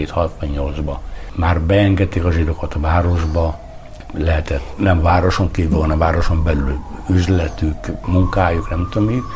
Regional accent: Hungary; Nem esik nekem rosszul az, hogy magyar vagyok, és az esik rosszul, hogy cigány. Én egy magyarországi cigányember vagyok

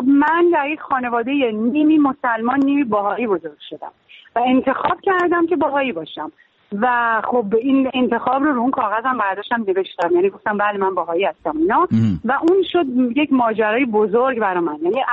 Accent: Iran; moved away; خیلی دلشکسته و اینا از ایران اومدم بیرون.

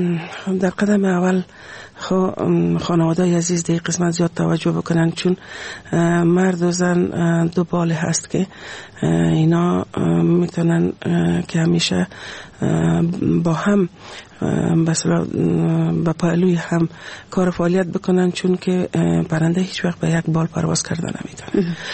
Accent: Afghanistan; همین ما شما افغان هستیم، مسلمان هستیم،

